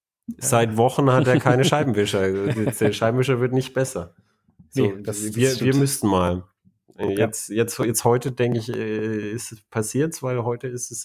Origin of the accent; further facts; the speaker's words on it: Germany; Ich bin ja ein Deutscher